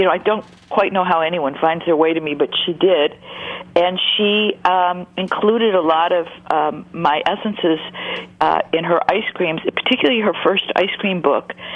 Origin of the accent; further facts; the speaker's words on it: Detroit, Michigan, United States; now in Bay Area, United States; I grew up in Detroit.